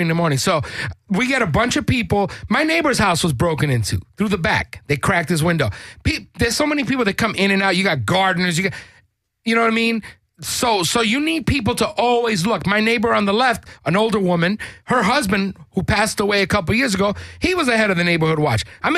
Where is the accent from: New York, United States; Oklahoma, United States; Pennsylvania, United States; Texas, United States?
New York, United States; New York City; I grew up with blacks. I'm Puerto Rican. I grew up in New York City in the projects.